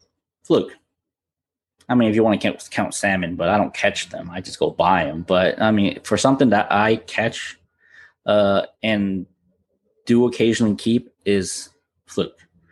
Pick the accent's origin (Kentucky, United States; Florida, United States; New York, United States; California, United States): Florida, United States; I like the marsh, the flats. It's what I grew up on in Florida.